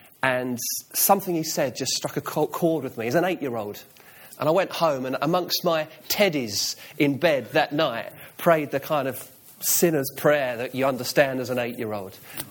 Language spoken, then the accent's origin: English; England, United Kingdom; I'm totally English, all right? There's no Welsh in me at all.